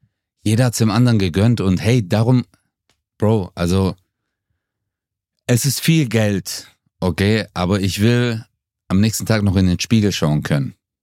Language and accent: German; Stuttgart, Baden-Württemberg, Germany; Also ich komme ja aus Stuttgart